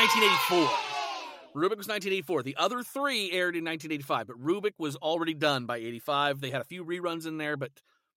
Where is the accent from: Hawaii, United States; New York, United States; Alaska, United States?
Alaska, United States; I grew up in Alaska, so it was much earlier for me because I was in a completely different time zone.